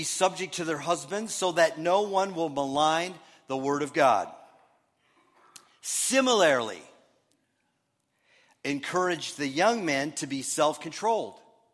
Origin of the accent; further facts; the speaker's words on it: Minnesota, United States; You know this, that I grew up in Minnesota and all that.